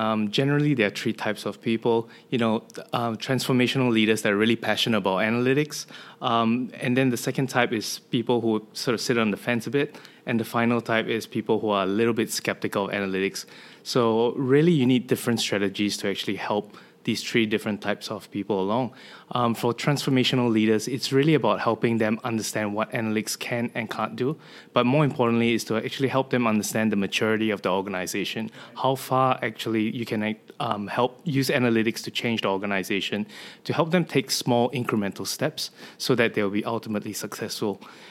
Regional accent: Sydney, New South Wales, Australia; I'm down from Sydney, so really excited to be at my second Inspire conference

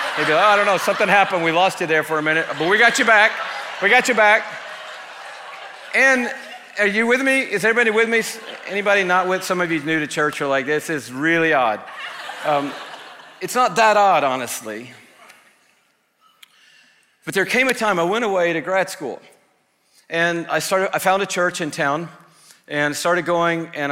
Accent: Atlanta, Georgia, United States; My life was so changed when I went to Texas to go to grad school after growing up in Atlanta. And you know how much I love growing up here.

